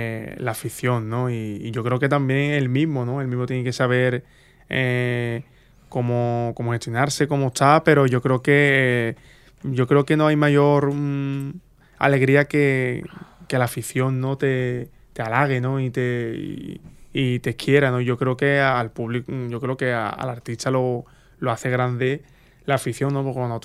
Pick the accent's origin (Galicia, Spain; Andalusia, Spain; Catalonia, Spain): Andalusia, Spain; Jerez de la Frontera; canto a Jerez me llevo 2 días antes sin dormir, porque le tengo mucho respeto. Me gusta cantar en mi tierra, porque me encanta, ¿no?